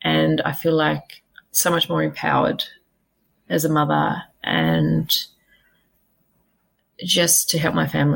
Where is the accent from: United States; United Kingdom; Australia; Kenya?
Australia; Perth, Western Australia; I'm from Perth, WA.